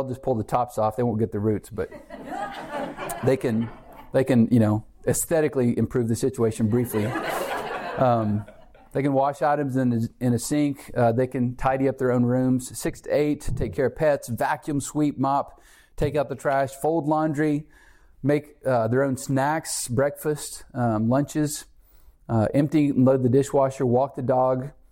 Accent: Texas, United States; We would go out to the farm and wonderful place where we grew up in Texas.

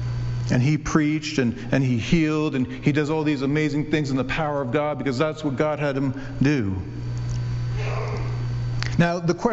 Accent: New Jersey, United States; By the way, we come from New Jersey

